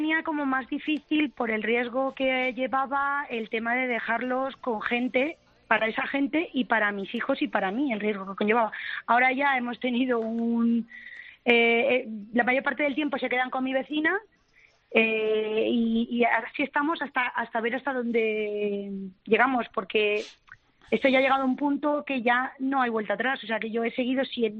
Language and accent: Spanish; Villarrobledo, Castilla-La Mancha, Spain; now in Albacete, Spain; Pues yo soy de Villarrobledo, en Albacete. Ajá. Ya llevo 10 años por cuestiones de trabajo viviendo en Albacete.